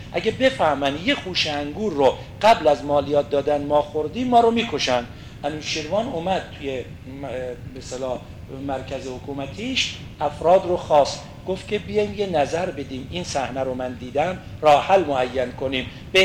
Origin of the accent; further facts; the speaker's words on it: Iran; نه اینکه من ایرانیم یا شما ایرانی هستید